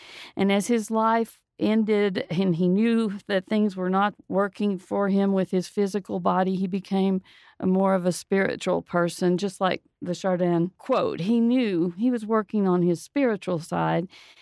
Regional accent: Alabama, United States; I grew up in Alabama, and you see dogwood trees

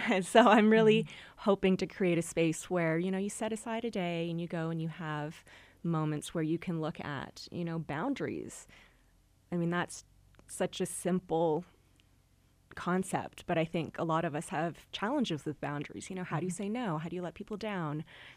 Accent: Canada; also born or lived in Mexico; now in Park City, United States; You know, I'm from Canada. I lived in Mexico. I moved to Park City.

